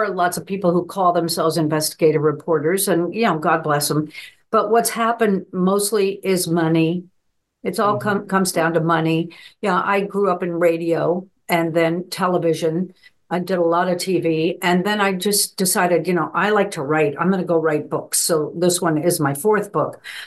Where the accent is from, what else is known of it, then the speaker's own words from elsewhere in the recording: Albuquerque, New Mexico, United States; a friend of mine in my hometown in Albuquerque, New Mexico